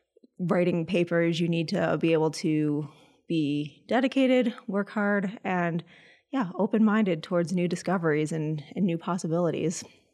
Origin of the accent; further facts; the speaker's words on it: Chicago, Illinois, United States; I grew up in Chicago, where I was really fascinated by fossils as a kid.